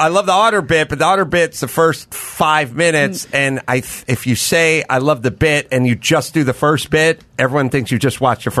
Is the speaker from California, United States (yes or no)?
yes; California, United States; So that's where I come from. I come from a vacuum of comedy. Because these people talking about growing up in New York and the scene and everything. Yeah. The Valley, there is no place that has this many human beings living and zero comedy places.